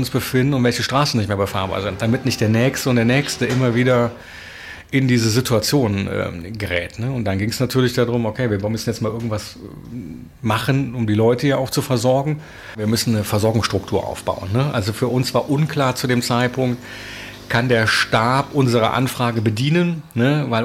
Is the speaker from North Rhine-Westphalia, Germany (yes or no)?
yes; Bonn, North Rhine-Westphalia, Germany; ich komme jetzt ja aus Bonn, ich kenne so die großen Hauptstraßen